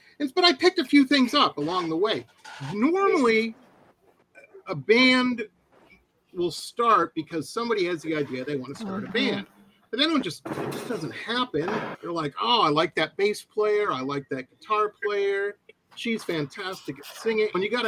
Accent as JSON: {"language": "English", "town": "Detroit", "region": "Michigan", "country": "United States", "tie": "born or raised there", "said": "I have never been in a band. I grew up in Metro Detroit, and all of my friends were in bands because they were cool."}